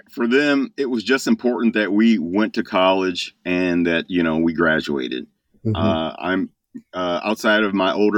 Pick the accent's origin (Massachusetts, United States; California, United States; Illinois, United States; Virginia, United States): Illinois, United States; Chicago; So, growing up in Chicagoland, I went to Eastern Illinois University, which is in Southern Illinois.